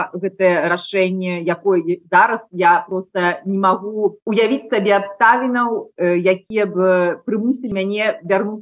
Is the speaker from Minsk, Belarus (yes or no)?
yes; Minsk, Belarus; first language ru; Belarusian is a second language; moved away as an adult; also born or lived in Russia; now in Italy; моя родная мова гэта расейская, моя маці руская, і я нарадзілася ў Расіі, хаця я пражыла першыя 25 гадоў свайго жыцця ў Менску.